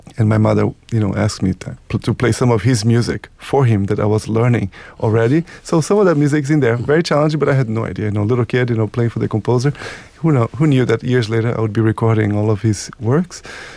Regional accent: Brazil; I'm from Brazil

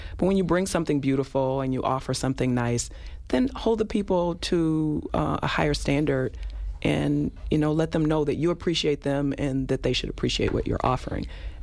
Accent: Detroit, Michigan, United States; And I grew up in Detroit where we had a big J.L. Hudson's building, and it was an experience.

